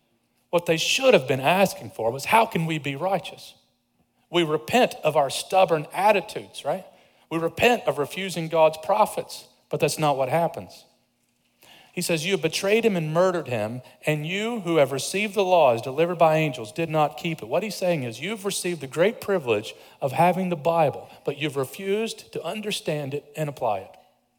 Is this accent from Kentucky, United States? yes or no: yes; Kentucky, United States; I grew up in Kentucky, but I don't have a lot of experience with riding horses.